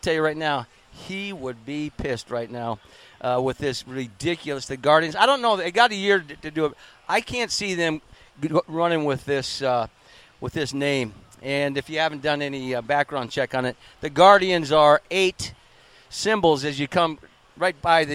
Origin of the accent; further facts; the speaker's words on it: Sioux City, Iowa, United States; I grew up in Sioux City, Iowa.